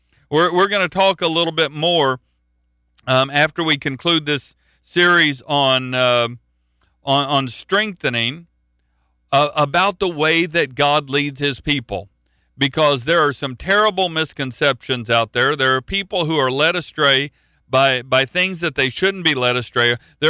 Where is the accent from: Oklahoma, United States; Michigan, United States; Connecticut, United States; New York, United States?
Oklahoma, United States; Now, I'm from Oklahoma. Oklahoma is cattle country.